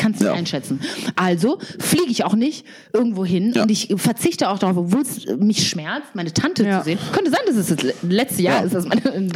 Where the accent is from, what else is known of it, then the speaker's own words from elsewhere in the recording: Cala Ratjada, Balearic Islands, Spain; Ich komme aus Cala Ratjada.